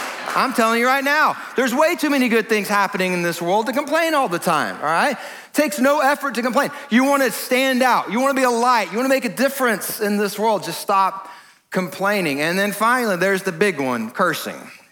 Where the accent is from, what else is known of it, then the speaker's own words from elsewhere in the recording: Georgia, United States; now I was raised in Georgia, so we just say cuss, all right?